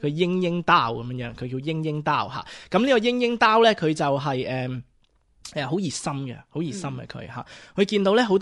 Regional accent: China; 因为大家身为中国人、黄种人，留住呢个中国人嘅血

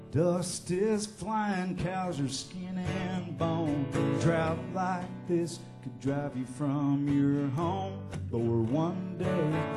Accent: Kerrville, Texas, United States; I grew up over there in Kerrville, growing into that when I was a kid

